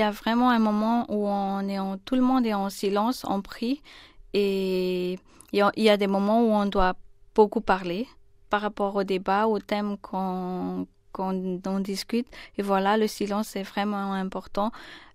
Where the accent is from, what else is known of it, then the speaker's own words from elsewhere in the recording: Madagascar; Même dans mon pays, là où j'étais à Madagascar